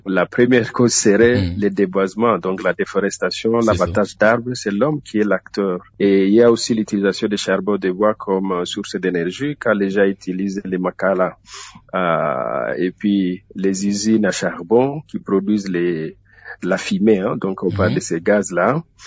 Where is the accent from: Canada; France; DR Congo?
DR Congo; nous sommes chez nous en République démocratique du Congo.